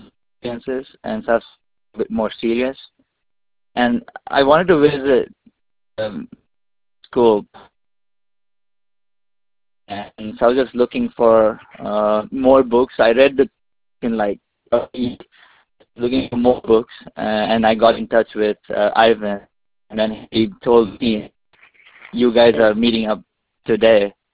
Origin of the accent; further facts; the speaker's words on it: Gujarat, India; also born or lived in Mumbai; I was born in India, in Mumbai, and I grew up in one of the ashrams